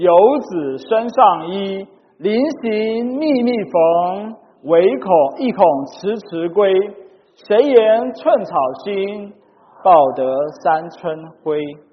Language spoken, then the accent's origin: Chinese; China; 他真的做到了我们中国人所说的忠孝两全的一个典范